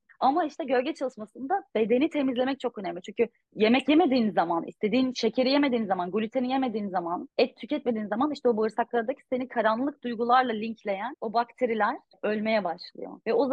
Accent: Sivas, Turkey; yani et yemeden nasıl yaşanır? Ben Sivaslıyım yani. Kesin et yenmesi gerekiyor

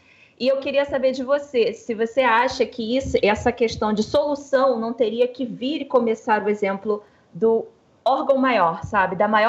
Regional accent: Rio de Janeiro, Brazil; Eu sou do Rio. Eu vivi isso daqui, né?

